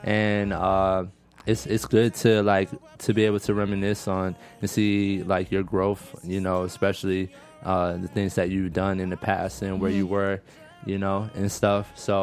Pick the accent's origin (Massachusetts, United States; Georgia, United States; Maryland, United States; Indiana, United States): Georgia, United States; also born or lived in Florida; I'm originally from Florida, but yeah, I was raised in Georgia all my life, like since a kid, you know.